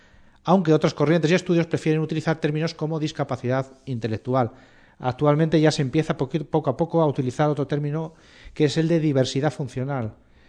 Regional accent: Leganés, Community of Madrid, Spain; vivía yo aquí en Leganés, además, pues yo me crié en Leganés.

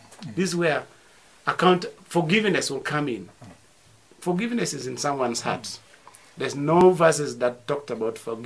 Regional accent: Uganda; I'm the Director for African Youth Initiative Network. I'm from Uganda.

